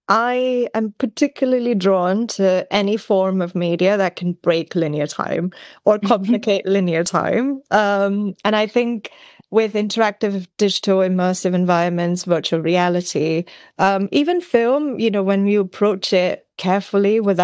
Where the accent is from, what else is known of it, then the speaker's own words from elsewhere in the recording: India; You know, I grew up in India, and the ways in which storytelling kind of moves through our culture is very different.